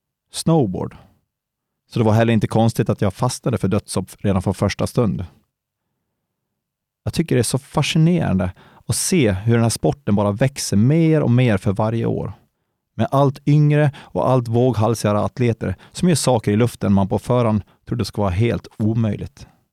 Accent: Sollerön, Dalarna County, Sweden; under vinterhalvåren hemma på Sollerön

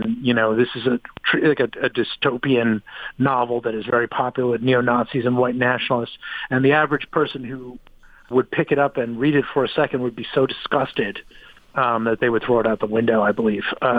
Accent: United States; I felt, as an American, ashamed of the place that we were

